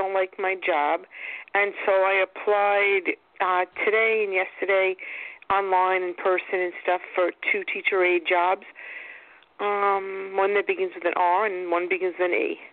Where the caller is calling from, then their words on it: Long Island, New York, United States; Long Island.